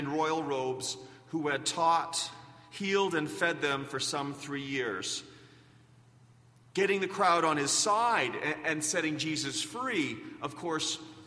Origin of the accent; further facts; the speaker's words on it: Canada; also born or lived in Belgium; we landed in Calgary, and then I graduated from high school in Summerland, after which my family moved to St. Albert.